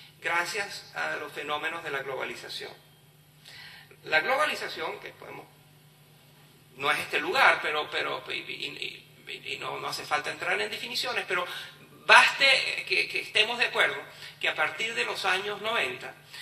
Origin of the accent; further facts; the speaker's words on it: Venezuela; y ciertamente en mi país, Venezuela